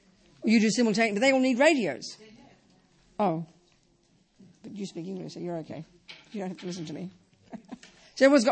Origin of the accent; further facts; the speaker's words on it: Australia; I was based in California. I'm from Australia, as you know, and I was based in California.